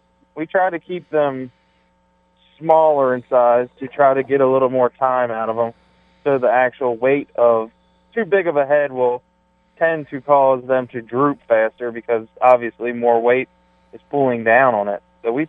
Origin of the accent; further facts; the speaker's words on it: Woodbine, Maryland, United States; from Woodbine, Maryland.